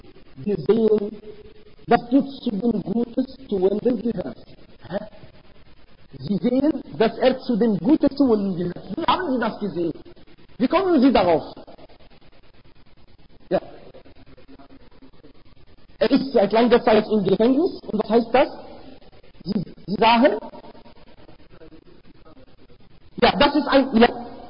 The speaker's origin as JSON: {"language": "German", "country": "Morocco", "said": "Das ist ein Lieblingsessen bei uns in Marokko."}